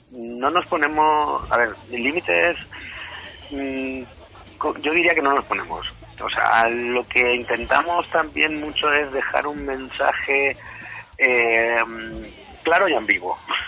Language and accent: Spanish; Ciudad Real, Castilla-La Mancha, Spain; y yo que soy guitarra, que soy de Ciudad Real